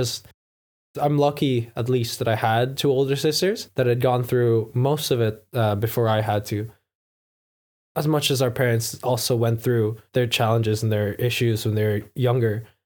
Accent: Philippines; now in Ireland; culturally I feel I'm mostly Irish, but originally and for a longer amount of time, I am Filipino.

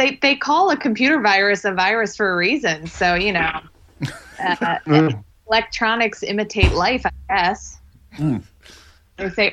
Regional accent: Baltimore, Maryland, United States; But yeah, so I grew up in Baltimore, actually.

